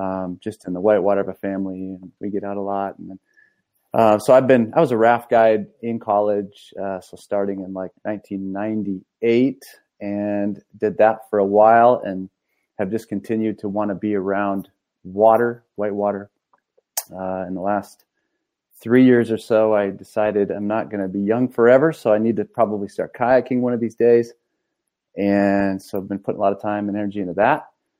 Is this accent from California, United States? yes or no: no; Eugene, Oregon, United States; Hey, man. … I'm from Eugene.